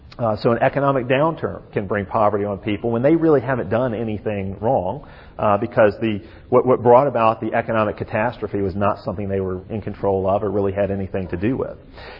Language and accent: English; Alabama, United States; born or raised there